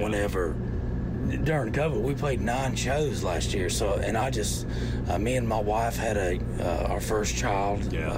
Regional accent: Missouri, United States; I'm from Southern Missouri, yeah.

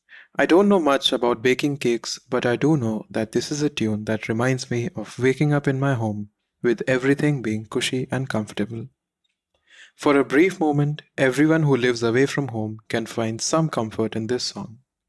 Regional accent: Delhi, India; the junior audio engineer here at Made in India. I am originally from Delhi, and the longer I've stayed away from home, the more I relate to the city.

